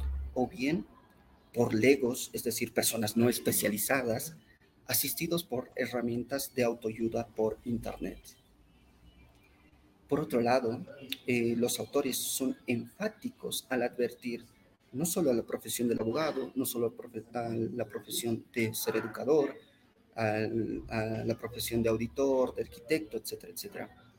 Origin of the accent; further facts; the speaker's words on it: Bolivia; Pensemos simplemente nosotros como bolivianos en la actual crisis sistemática del sistema judicial, ¿no?